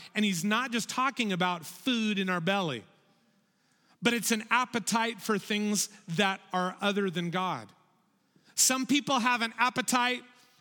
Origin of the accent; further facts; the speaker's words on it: California, United States; I grew up in Southern California, but for one whole year, my family moved across the ocean to this pretty small island nation called New Zealand.